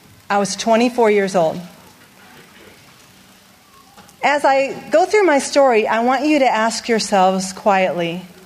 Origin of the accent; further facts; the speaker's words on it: Chicago, Illinois, United States; because I was from Chicago, and I thought, I didn't sign up for this. I did not sign up for this. I was a city girl.